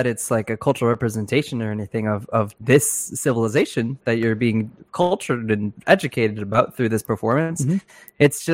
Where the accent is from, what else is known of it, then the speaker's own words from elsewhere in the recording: New York, United States; I mean, it's become a meme because I'm from New York and it's like, you can't open your eyes without seeing an ad for Shen Yun over there.